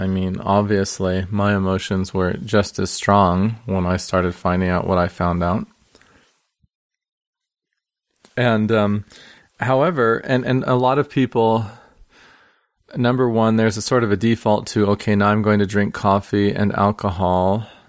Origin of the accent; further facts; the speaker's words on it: Ogden, Utah, United States; born there; also born or lived in Salt Lake City; because I recently came back to Salt Lake, and I was born in Ogden originally, after living abroad for 15 years.